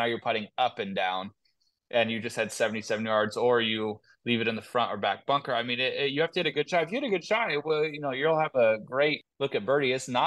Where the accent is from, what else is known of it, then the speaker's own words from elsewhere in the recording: Los Angeles, California, United States; I remember when the dates got released and it was going to be in LA. I just remember saying I have to be qualified for that because I want to play like a championship, true championship in my hometown.